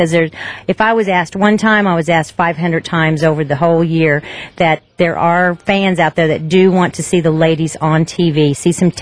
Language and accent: English; San Antonio, Texas, United States; on Lake Amistad, not too far from my hometown, San Antonio, Texas.